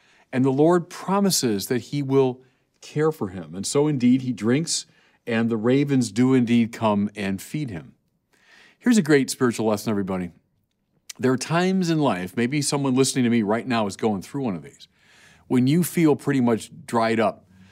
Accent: California, United States; Now, I'm from California. I know about droughts and how devastating they can be.

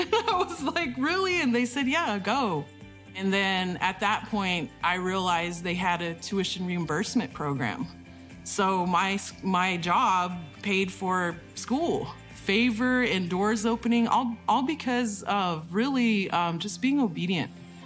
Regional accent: Window Rock, Arizona, United States; I'm from Window Rock, Arizona. From the Navajo Nation. I was living in Austin at the time

